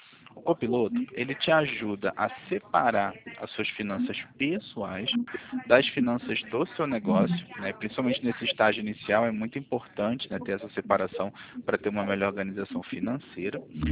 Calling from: Rio de Janeiro, Brazil

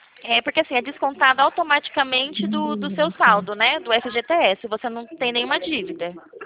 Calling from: Presidente Prudente, São Paulo, Brazil; Eu falo Presidente Prudente, interior de São Paulo

